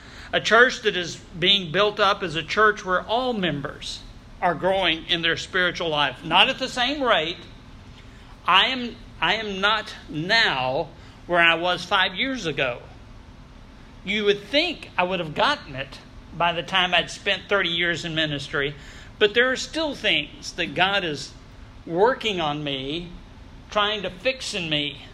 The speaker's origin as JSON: {"language": "English", "region": "the South", "country": "United States", "said": "I just tell him, it's because I'm from the South like Paul was, and we just speak different."}